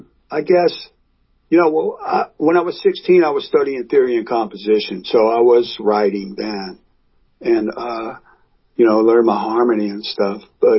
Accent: New Orleans, Louisiana, United States; here growing up in New Orleans, you know, I did tons of weddings and convention parties

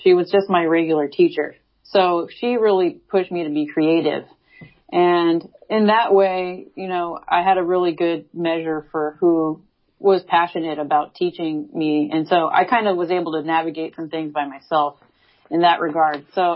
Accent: Sacramento, California, United States; And I grew up in Sacramento, so it was hardcore scene.

